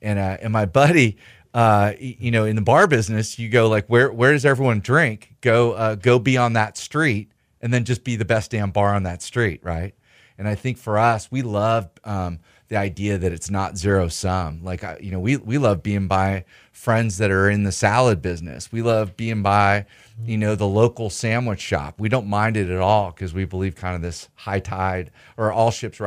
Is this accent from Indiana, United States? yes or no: no; California, United States; We're both from Northern California, and there's some pretty good bread.